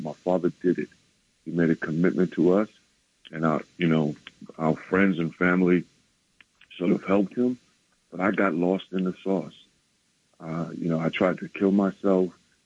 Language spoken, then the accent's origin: English; Bronx, New York, United States; So I grew up in Soundview Projects in the Bronx.